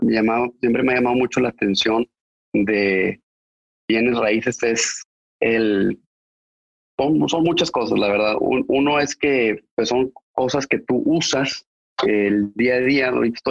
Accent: Mexico; now in United States; Originalmente, como dijo Andy, soy de México. Nací y viví toda mi vida, toda mi juventud, hasta la carrera que la hice en los Estados Unidos. Y después de ahí ya me quedé acá.

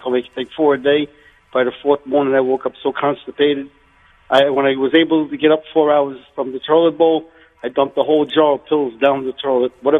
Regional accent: Brooklyn, New York, United States; I'm a kid from Brooklyn, just like you. Right. I grew up on 88th Street in Canarsie.

